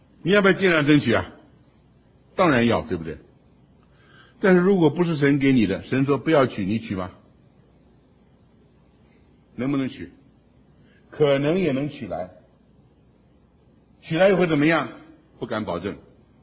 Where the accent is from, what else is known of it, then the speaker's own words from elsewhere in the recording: China; 强取，我们中国人就说巧取什么豪夺